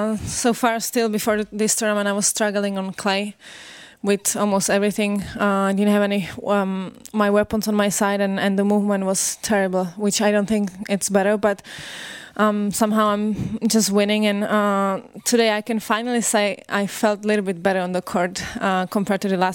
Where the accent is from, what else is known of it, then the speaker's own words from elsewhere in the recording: Prague, Czechia; I'm from Prague, and so I like to see them when I have time off.